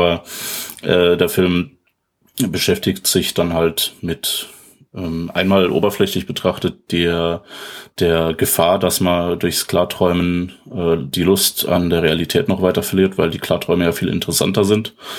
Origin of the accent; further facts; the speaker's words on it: Germany; ich bin ja Deutscher.